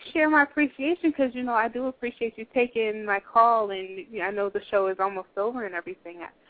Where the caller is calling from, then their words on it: Massachusetts, United States; Massachusetts.